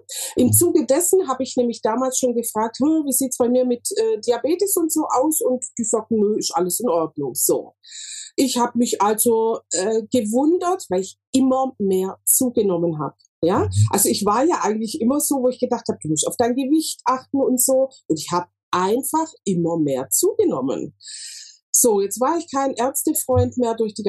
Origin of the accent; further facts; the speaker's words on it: Tübingen, Baden-Württemberg, Germany; Ich komme aus Tübingen und habe da ein kleines Bestattungsunternehmen.